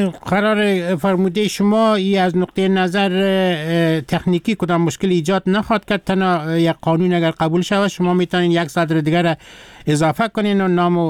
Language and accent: Persian; Afghanistan; ما افغان هستم کو تذکره ندارم.